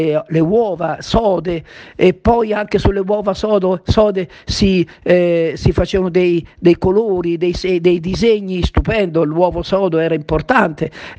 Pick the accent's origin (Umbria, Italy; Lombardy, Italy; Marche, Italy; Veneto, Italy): Marche, Italy; Castignano; Ricordo fin da piccolo, e lo vedo ancora nel mio paese, a Castignano, vedo ancora i dolci pasquali